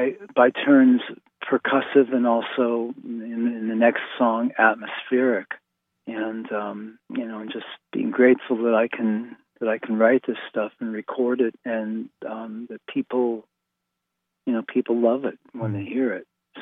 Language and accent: English; United States; you know, obviously, you know, you're a kid growing up in the United States in the 1960s. You're hearing